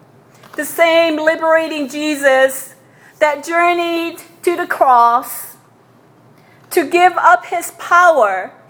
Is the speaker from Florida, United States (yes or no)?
no; Hawaii, United States; I remember growing up in Hawaii as a migrant child to the U.S. Hawaii, although a Pacific island, they were a Polynesian people like me.